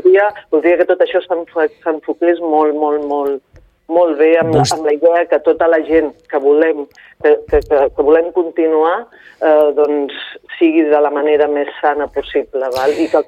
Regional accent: Berga, Catalonia, Spain; Soc de Berga, saps?

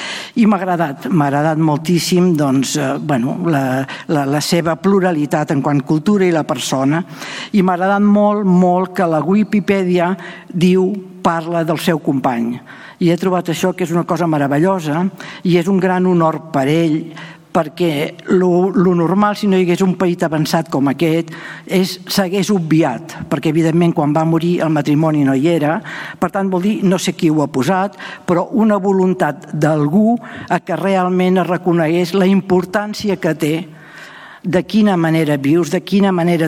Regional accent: Vilanova, Catalonia, Spain; el meu poble havia tingut un gran acolliment i jo de jove m'ho havia passat molt i molt bé amb totes les persones que venien a Vilanova

